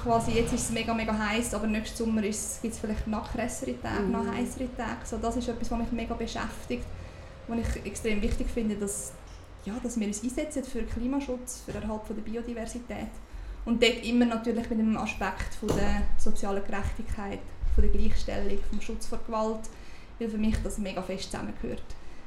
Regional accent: Uri, Switzerland; Ich bin im Kanton Uri aufgewachsen, dort ist das Leben generell ein bisschen billiger, auch die Mieten und so weiter.

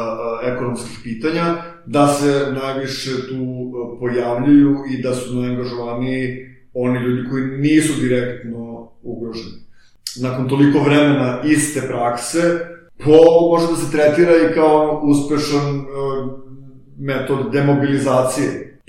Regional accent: Belgrade, Serbia; ja sam iz Beograda, pa nikad nisam imao te probleme

